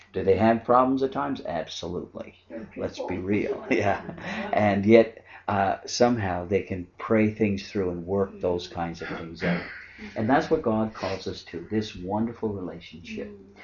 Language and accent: English; Southwest Margaree, Nova Scotia, Canada; I grew up in Southwest Margaree, and we were the only French family in Southwest Margaree.